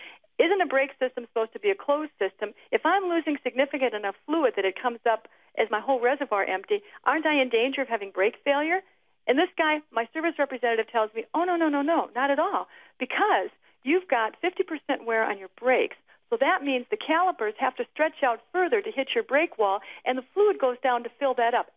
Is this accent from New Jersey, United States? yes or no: no; Phoenix, Arizona, United States; I'm from Phoenix.